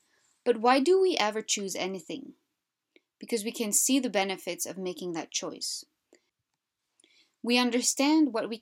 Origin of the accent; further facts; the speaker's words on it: Belgium; now in Canada; I'm from Europe. I was born and raised in Belgium. In 2016, I moved to Western Canada with the hope of starting something new.